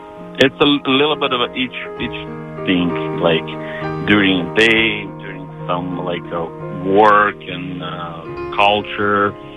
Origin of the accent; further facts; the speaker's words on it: Ukraine; English is a second language; Originally, I'm from Ukraine, but my nationality is not Ukrainian. I'm Bulgarian.